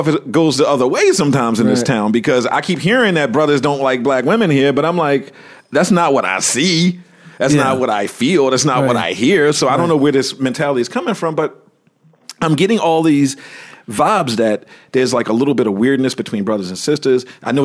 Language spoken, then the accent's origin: English; Baltimore, Maryland, United States; I'm from Baltimore. I had a tough skin before I even got here.